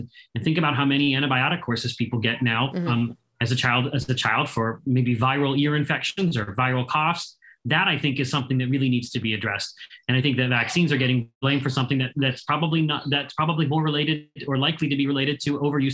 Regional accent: Pittsburgh, Pennsylvania, United States; When I'm talking to you now from Pittsburgh, which is my hometown, and this is where the polio vaccine was invented by Jonas Salk.

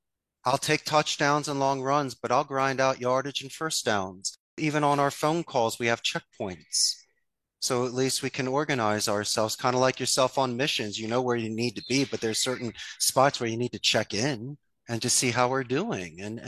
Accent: Philadelphia, Pennsylvania, United States; accent: Philadelphia; My Philadelphia accent is so strong that it ruins my Spanish phonetics.

